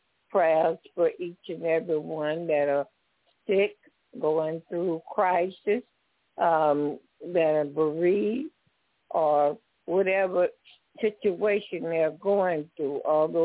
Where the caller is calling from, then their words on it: Homer, Louisiana, United States; y'all keep us in prayer in Homer, Louisiana, that they would open up a Sabbath church